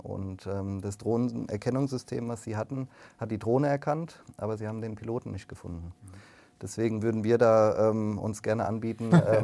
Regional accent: Darmstadt, Hesse, Germany; Ich komme aus Darmstadt.

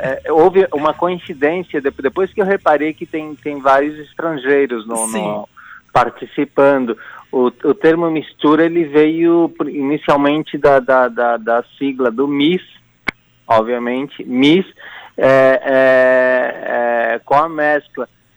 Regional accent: Bolivia; Eu sou boliviano

